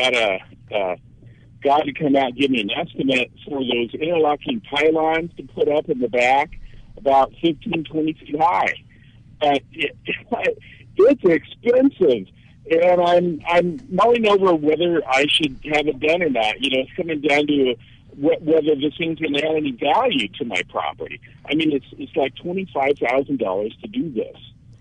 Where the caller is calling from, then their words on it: Marina Hills, California, United States; I'm calling from Marina Hills.